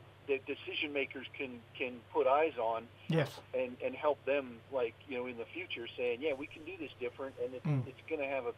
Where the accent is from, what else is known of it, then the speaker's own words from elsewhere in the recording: Montana, United States; now in Australia; Well, I was born and raised in Montana.